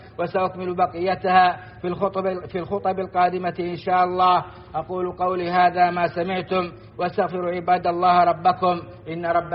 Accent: Saudi Arabia; وأدم على بلادنا السعودية إيمانها وأمنها واستقرارها

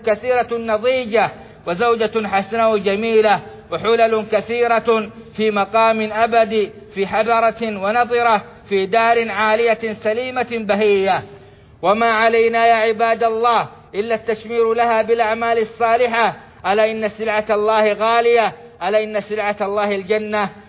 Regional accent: Saudi Arabia; إنا لنشكر الله تعالى على ما أنعم به علينا في بلادنا السعودية

